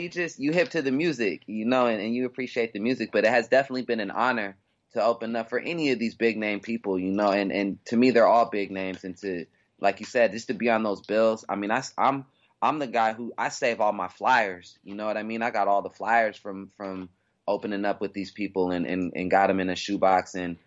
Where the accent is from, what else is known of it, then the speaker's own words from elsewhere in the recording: Seattle, Washington, United States; Both these guys are from the neighborhood that I grew up in the Central District in Seattle.